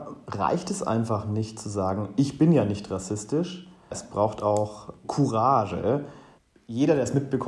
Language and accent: German; Nuremberg, Bavaria, Germany; Und man dann sagt, ich bin echter Nürnberger